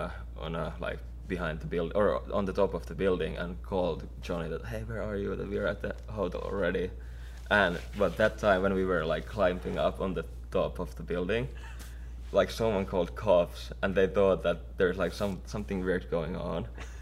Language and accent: English; Finland; English is a second language; I'm from Finland